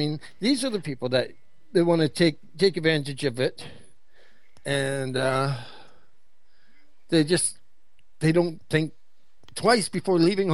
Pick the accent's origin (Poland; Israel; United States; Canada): Canada; Ontario; I grew up in Ontario.